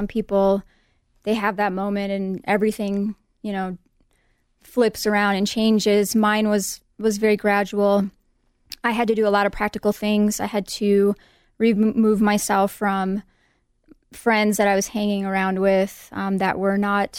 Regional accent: Colorado, United States; also born or lived in Minnesota, United States; Well, I was born in Minnesota. I've been in Colorado for 23 years. So pretty much grew up here, lived in Lakewood, Commerce City, and everywhere in between.

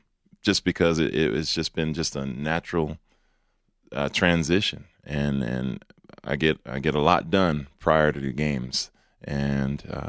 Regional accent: Denver, Colorado, United States; also born or lived in New York; For me, I grew up right here in Denver. My mother and I'm originally from New York. And my mother and I, we moved out here in 1979.

